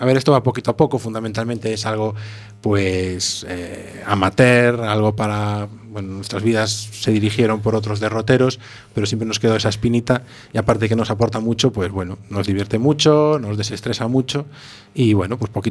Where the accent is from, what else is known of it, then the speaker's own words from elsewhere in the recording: Ourense, Galicia, Spain; Yo soy de Ourense y el otro guitarrista, Nacho, también. Somos ourensanos